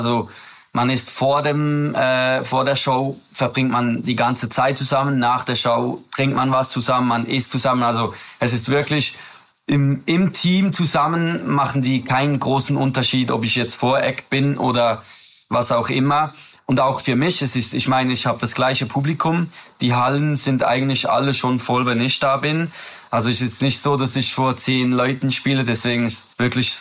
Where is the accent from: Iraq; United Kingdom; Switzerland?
Switzerland; Solothurn; Und Sol Roy heißt auf Französisch Einwohner aus Solothurn, also aus dem Kanton, wo ich herkomme.